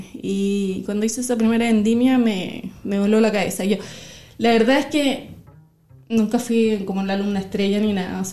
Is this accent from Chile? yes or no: yes; Temuco, Araucanía, Chile; yo soy de Temuco, que en ese tiempo no era como un lugar de donde había cultivo o producción de uva